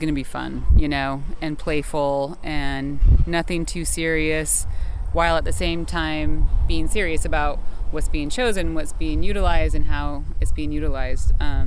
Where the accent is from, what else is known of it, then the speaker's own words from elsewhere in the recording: Wyoming, United States; Growing up in Wyoming, trout is like the salmon of Wyoming.